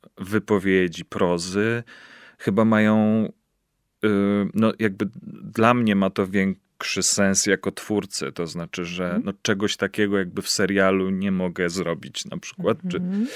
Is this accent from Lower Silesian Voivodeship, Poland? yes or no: no; Kielce, Świętokrzyskie Voivodeship, Poland; Tak, urodziłem się w Kielcach i wychowywałem się w Kielcach